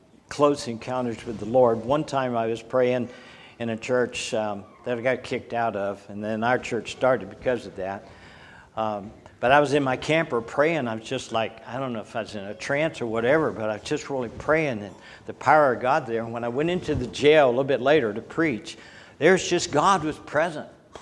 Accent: the South, United States; Well, the Civil War was bad, and it needed to happen. I grew up in the South.

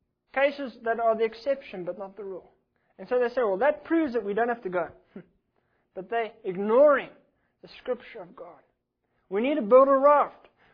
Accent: South Africa; I come from South Africa

